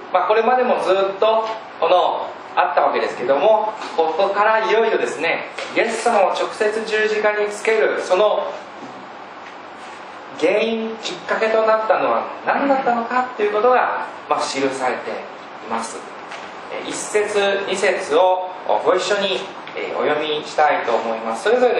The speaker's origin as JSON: {"language": "Japanese", "town": "Kishiwada", "region": "Osaka", "country": "Japan", "tie": "born there", "said": "僕は岸和田に生まれたので"}